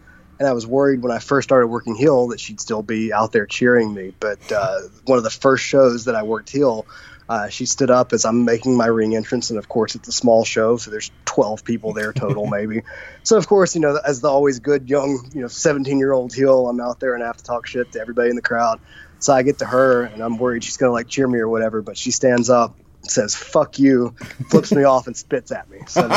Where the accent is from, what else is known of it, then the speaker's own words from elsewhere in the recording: Southeast, United States; Growing up in the Southeast and not growing up with cable, just watching on local TBS at the time